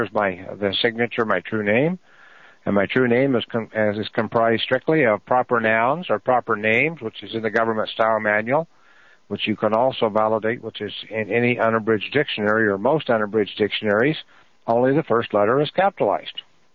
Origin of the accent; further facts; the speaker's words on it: Kansas, United States; like I'm a Kansan. Which means my native country, my nationality, is I'm from Kansas.